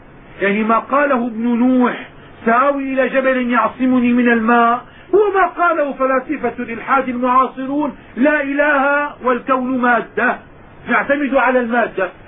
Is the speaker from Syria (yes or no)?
yes; Syria; وكان العلماء عندنا في الشام،